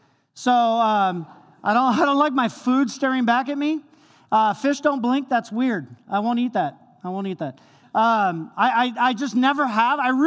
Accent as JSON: {"language": "English", "town": "Long Beach", "region": "California", "country": "United States", "tie": "born or raised there", "said": "So I'm from Southern California, grew up on the beach in Long Beach, and I was there, grew up there"}